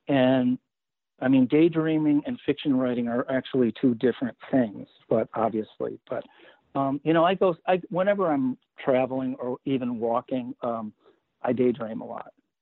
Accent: Michigan, United States; Well, I grew up in Michigan, so it's the Great Lakes State.

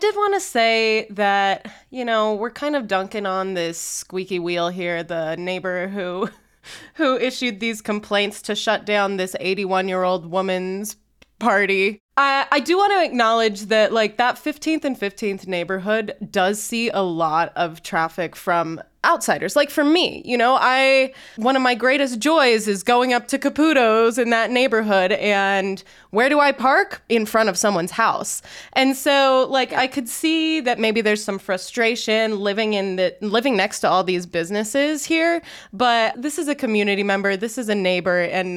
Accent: Layton, Utah, United States; And I remember like growing up in Layton, Utah, in a suburb, we were probably the only non-Mormon family in the neighborhood.

